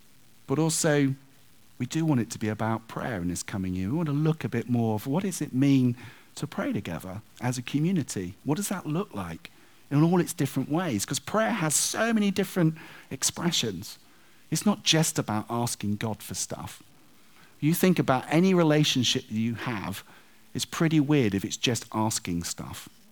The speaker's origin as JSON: {"language": "English", "country": "United Kingdom", "said": "But they're Dutch, and I'm British. We're different."}